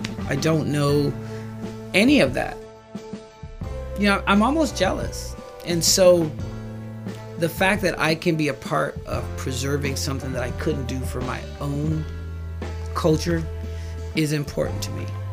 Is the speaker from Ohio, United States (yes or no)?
no; Compton, California, United States; I'm from Compton, but I mean, you know what I mean?